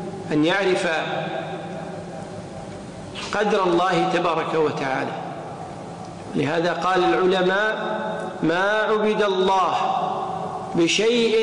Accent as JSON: {"language": "Arabic", "country": "Kuwait", "said": "لا سيما في عندنا في الكويت، يقولون اللي ما يعرفك ما يثمنك."}